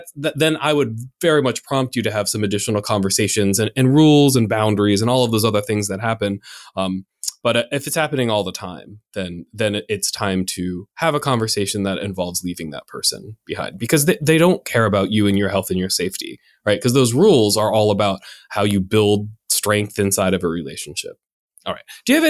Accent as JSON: {"language": "English", "country": "United States", "tie": "born or raised there", "said": "I'm an American, I grew up in the United States"}